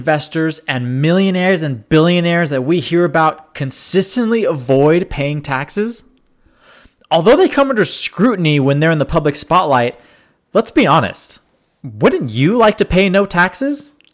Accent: California, United States; now in Arizona, United States; Similar to me, I mean, I'm from the Bay Area as well. We're actually not too far from each other where you're at from where I grew up.

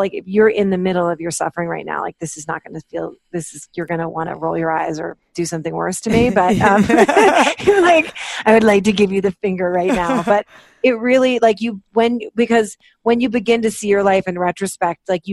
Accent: East Coast, United States; also born or lived in Washington, D.C.; I grew up on the East Coast, like all over the East Coast. I've lived basically everywhere north of from Washington, D.C., where I was born, like up to New Hampshire.

